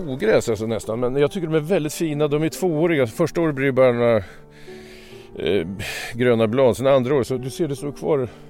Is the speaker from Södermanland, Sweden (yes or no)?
yes; Vingåker, Södermanland, Sweden; Alltså jag växte upp i Vingåker, en liten ort som inte ens är en bruksort egentligen. I utkanten av Vingåker med skogen där.